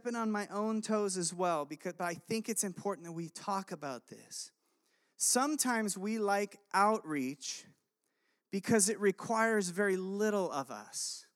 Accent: Chile; We grew up missionaries in Chile.

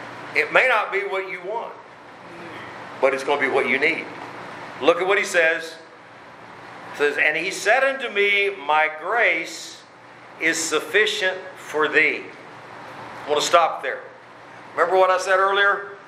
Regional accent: Oklahoma, United States; Now, down home, I'm from Oklahoma, and we got mesquite trees.

